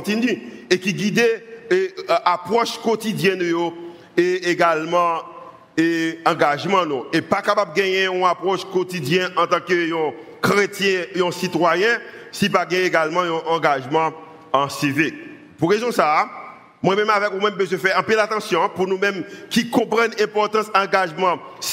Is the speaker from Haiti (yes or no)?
yes; Haiti; mais en tant que humain, en tant que haïtien